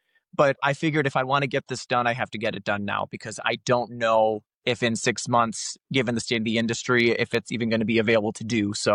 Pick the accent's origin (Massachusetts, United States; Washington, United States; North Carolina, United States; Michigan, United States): Michigan, United States; Flint; now in California, United States; So I'm originally from Flint, Michigan. Grew up a dog sledder, which is what initially inspired the film. Now living in California